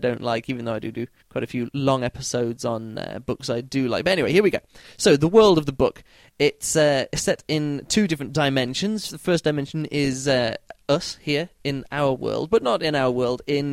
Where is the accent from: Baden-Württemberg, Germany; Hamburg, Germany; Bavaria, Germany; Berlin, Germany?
Berlin, Germany; English is a second language; moved away; I left Berlin, my hometown, and I took one book to read with me.